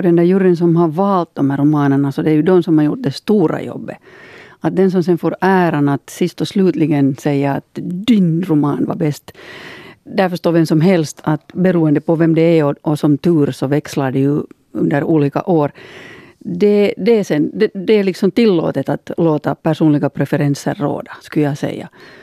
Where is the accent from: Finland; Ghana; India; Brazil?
Finland; det här är nu kanske min finlandssvenska bakgrund spelar in här.